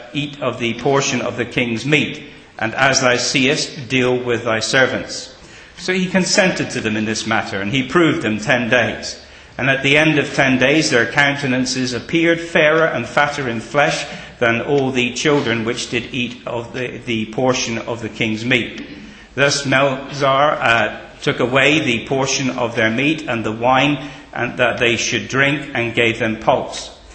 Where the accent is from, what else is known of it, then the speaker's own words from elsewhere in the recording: England, United Kingdom; I'm from England, but I'm not English, okay?